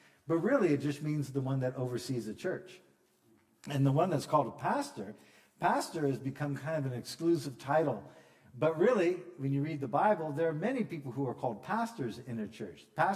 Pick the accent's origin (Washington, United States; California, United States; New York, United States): Washington, United States; Like, I come from the United States, but the southeastern United States, like, say, Florida and Georgia, are vastly different in their culture than the Northwest, where I'm from, which is Washington State, Idaho, and Oregon, and up in there.